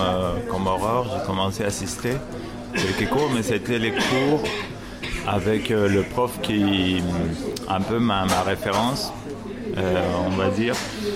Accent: Córdoba, Argentina; French is a second language; Je viens de Córdoba, Argentine. J'ai 36 ans.

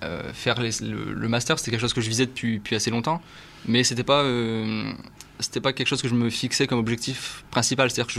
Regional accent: Hauts-de-France, France; Alors moi, je suis du Pas-de-Calais, mais ça reste la région.

